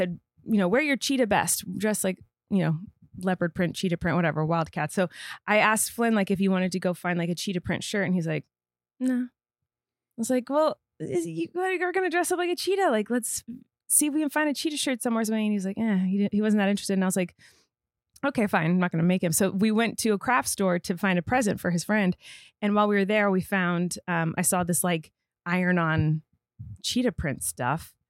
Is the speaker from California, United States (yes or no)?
yes; California, United States; accent: California; You know, like how I'm from California, but my like California accent only really truly comes out when I'm around Rachel.